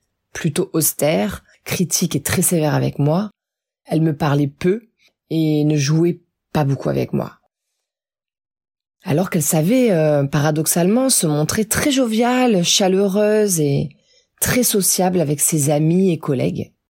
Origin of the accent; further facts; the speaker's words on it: France; accent: French; also born or lived in Laval, Canada; now in Canada; l'école où j'allais, à Laval, qui est une région francophone, les autres enfants se moquaient de mon accent français.